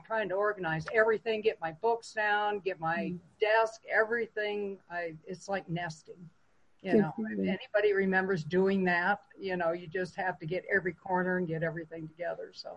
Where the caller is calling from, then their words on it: Craig, Colorado, United States; Cray, Colorado, northwest corner of Colorado.